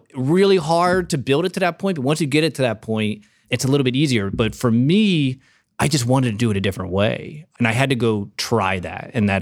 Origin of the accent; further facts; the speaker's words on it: Toledo, Ohio, United States; From Toledo. Went to Ohio State in 04.